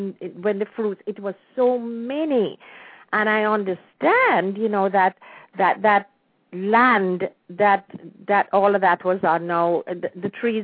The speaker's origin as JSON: {"language": "English", "region": "Kingston", "country": "Jamaica", "tie": "born or raised there", "said": "And I remember growing up in Kingston."}